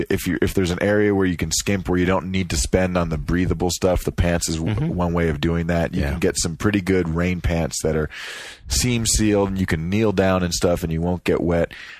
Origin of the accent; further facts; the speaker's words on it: Miami, Florida, United States; Well, growing up in Miami, mm-hmm. and having that yellow raincoat, that rubberized stuff